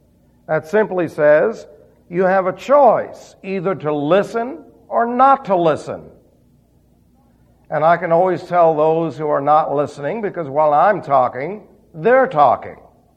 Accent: Macedonia, Greece; Well, I'm a mountain man. I came from Macedonia. And we talk very slow, don't you know?

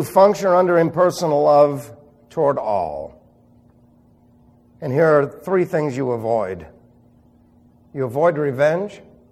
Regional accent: New York, United States; But then you see, I'm from New York, and our New York attitude has always tried to demean the individual to the lowest degree without demeaning yourself.

